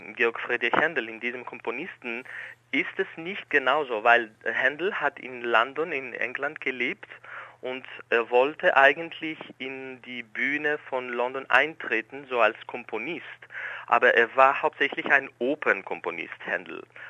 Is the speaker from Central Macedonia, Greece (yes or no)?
yes; Thessaloniki, Central Macedonia, Greece; born there; German is a second language; ich bin in Griechenland geboren, im Norden Griechenland, in Thessaloniki.